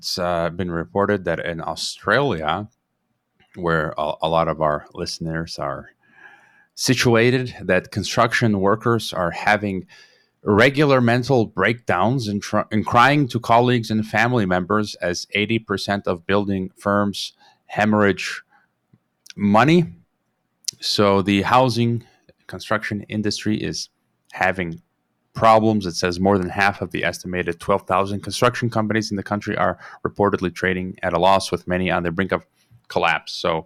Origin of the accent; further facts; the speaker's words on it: Illinois, United States; And in my home state of Illinois, with these crazy Pritzkers, Governor Pritzker, the billionaire family pushing synthetic sex identities